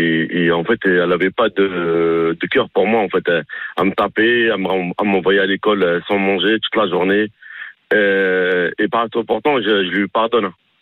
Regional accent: Mantes-la-Jolie, Île-de-France, France; now in Chartres, France; j'ai grandi à Mantes-la-Jolie au Val-Fouré.

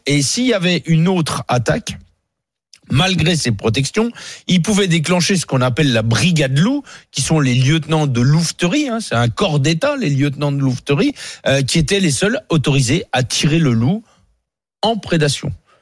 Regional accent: Bourgogne-Franche-Comté, France; Quand tu as, comme chez moi dans le Charolais, 5 brebis là, 6 brebis là, 7 brebis là, 8 brebis là.

